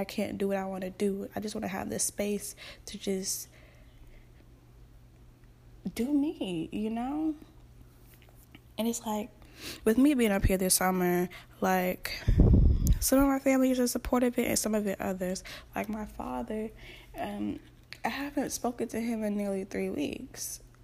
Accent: Virginia, United States; now in Maryland, United States; I am originally from Virginia, but I go to school in Maryland, well, college in Maryland.

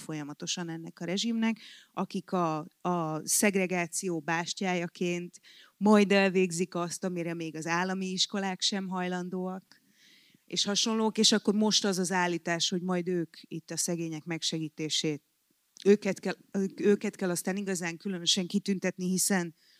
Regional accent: Szabolcs-Szatmár-Bereg, Hungary; Hát nem, én rendkívül nyírségi vagyok, sajnálom.

